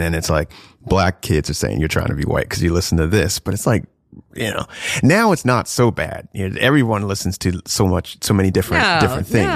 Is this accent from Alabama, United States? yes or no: no; New Jersey, United States; You know, I grew up in South Jersey, so it's kind of like, you know, these white kids.